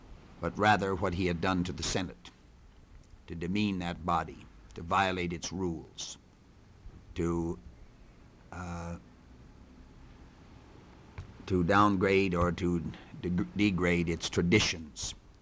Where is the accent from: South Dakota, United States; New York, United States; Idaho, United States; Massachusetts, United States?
South Dakota, United States; For the editor, there was a request that I give more information on growing up in South Dakota.